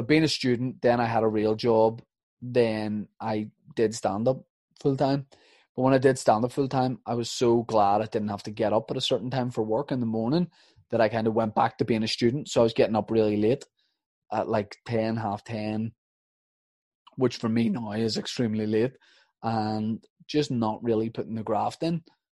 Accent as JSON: {"language": "English", "region": "Northern Ireland", "country": "United Kingdom", "said": "I'm from Northern Ireland, my man, so I wouldn't have one."}